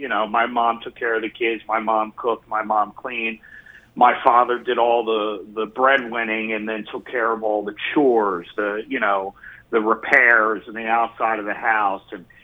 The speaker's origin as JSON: {"language": "English", "town": "Marietta", "region": "Georgia", "country": "United States", "tie": "born or raised there", "said": "And then I grew up partially in Marietta, Georgia. So from 85 to 90, 91, you know, I was in Marietta, Georgia, and it was really Southern then."}